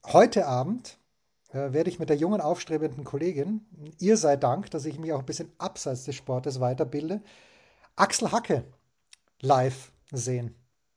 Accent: Austria

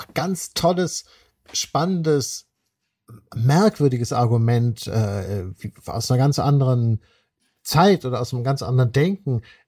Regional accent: Germany; als Deutscher tut man sich ja mit so Siegesplänen immer schwer

